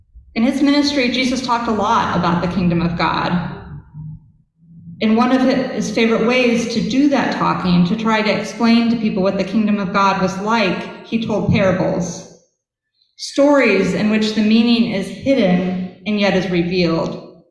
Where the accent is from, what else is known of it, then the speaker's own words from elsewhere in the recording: Ohio, United States; which was so different from the air I grew up with in Ohio.